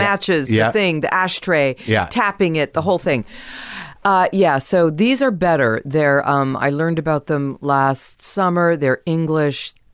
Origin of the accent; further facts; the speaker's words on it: San Diego, California, United States; also born or lived in Kansas; I was born in Kansas, and then we moved to San Diego.